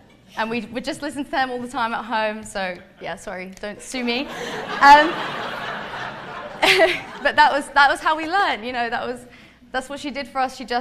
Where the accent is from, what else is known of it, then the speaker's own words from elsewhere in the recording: England, United Kingdom; I'm from England. I live about an hour north of London, because I think that's kind of the only place most people know is in England. I was raised in a Christian home with 8 siblings